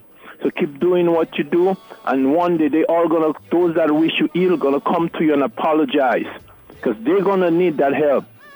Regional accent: Dominica; For instance, as a little boy growing up in Dominica, somebody passed away.

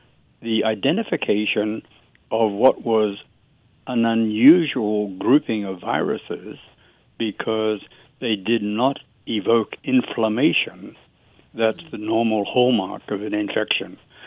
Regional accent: Australia; And I'd like to trace my origins back as an Australian. Went through medical school in Sydney

